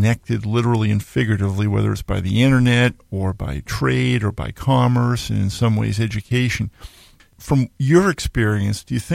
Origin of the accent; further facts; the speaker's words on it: Boston, Massachusetts, United States; also born or lived in Atlanta; In my case, I grew up in Boston, but I was down in Atlanta